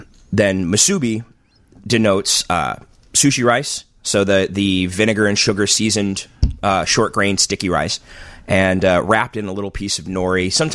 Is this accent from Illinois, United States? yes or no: yes; Peoria, Illinois, United States; also born or lived in Rock Falls; now in Chicago, United States; Peoria and environs. We lived around there a lot. We lived in Rock Falls for a short period of time as well.